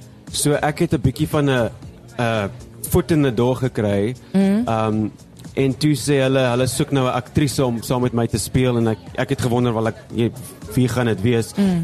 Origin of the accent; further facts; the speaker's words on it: Cape Town, Western Cape, South Africa; Nee, ek kom eintlik van die Kaap af. Ek het nou 2 jaar in Joburg spandeer op binnelanders, maar ek is nou weer in die Kaap. Ek het by UCT geswat, Theater and Performance. En my familie is allemaal daar in die Kaap.